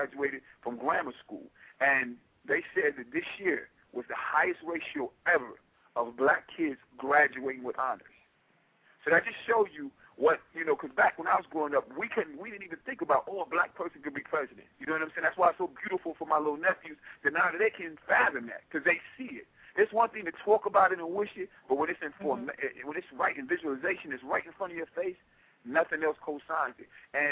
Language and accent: English; Bronx, New York, United States; you know, I'm from the Bronx. I got my ass whooped by every nationality